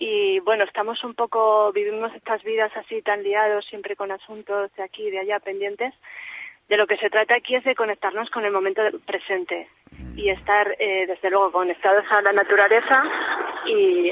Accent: Zaragoza, Aragon, Spain; No, yo soy de Zaragoza.

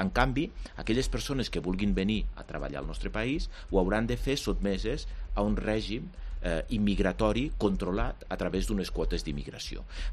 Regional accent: Andorra; nosaltres, com a andorrans, ara tenim enormes restriccions per operar en el mercat interior europeu

